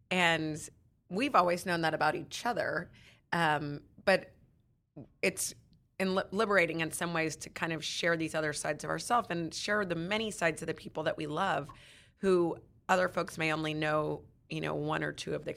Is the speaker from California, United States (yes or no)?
no; Texas, United States; We grew up in Texas. We rode our bike to our big public high school.